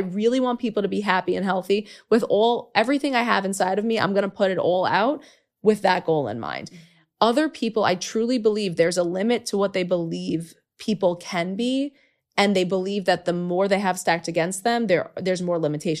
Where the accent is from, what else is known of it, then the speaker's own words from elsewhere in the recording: New York City, New York, United States; I grew up in New York City.